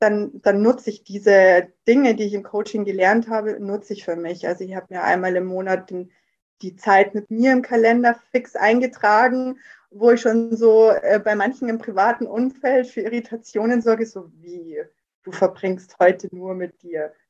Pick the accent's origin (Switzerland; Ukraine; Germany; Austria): Germany; Bavaria; 34, bin aus Oberbayern, in der Nähe aus Rosenheim und bin im Online-Marketing bei einer Versicherung.